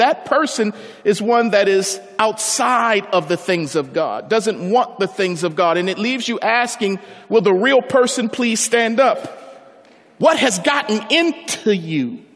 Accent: Baltimore, Maryland, United States; So I'm from Baltimore, and every now and then I like to bang.

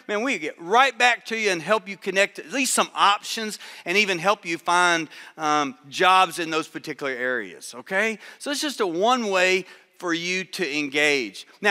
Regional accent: Atlanta, Georgia, United States; I said, no, I'm from Atlanta.

